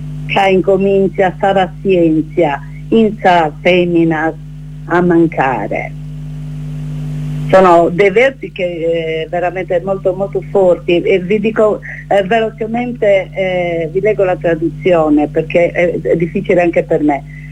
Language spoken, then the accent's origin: Italian; Sardinia, Italy; io sono campidanese, per cui è difficile anche per me, che sono sarda, leggerla con l'intonazione giusta, con la cadenza giusta.